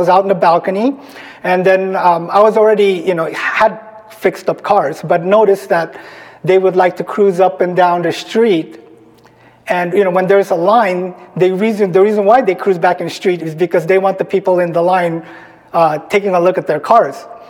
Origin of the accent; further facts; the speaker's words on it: Philippines; also born or lived in Tokyo, Japan; now in United States; as a Shinise, I was born in Tokyo, and I was raised in the Philippines